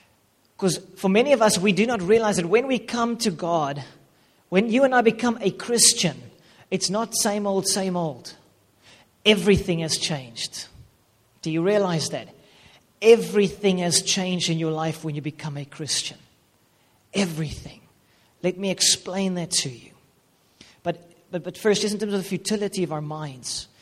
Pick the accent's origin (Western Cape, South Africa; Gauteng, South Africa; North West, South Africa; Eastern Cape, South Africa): Western Cape, South Africa; Paarl; this is the family you come from, this is the town you come from. I come from Paul in the Western Cape.